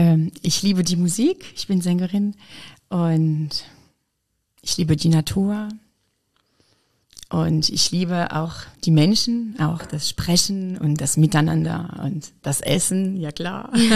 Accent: Lyon, Auvergne-Rhône-Alpes, France; German is a second language; moved away as an adult; now in Weimar, Germany; Ich komme aus Frankreich, aus Lyon. Genau, und ich bin nach Deutschland gekommen für mein Studium.

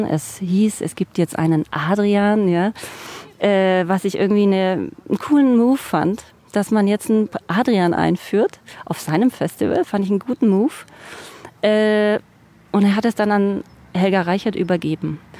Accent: Biberach, Baden-Württemberg, Germany; born there; Ich bin gebürtige Biberacherin.

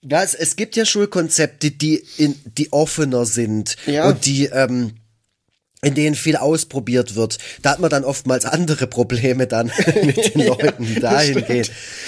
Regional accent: Baden-Württemberg, Germany; ich komme aus dem Schwarzwald

